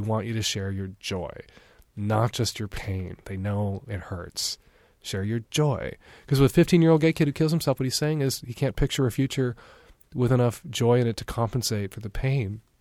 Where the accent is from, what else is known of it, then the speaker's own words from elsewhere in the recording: Chicago, Illinois, United States; I know when I was a kid, I grew up in Chicago in the 70s, and every once in a while I would see gay people